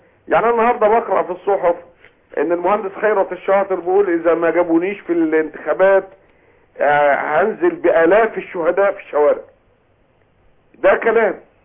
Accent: Egypt; ونتسامح مع بعضنا كمصريين

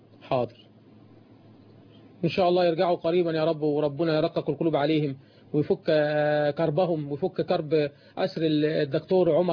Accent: Egypt

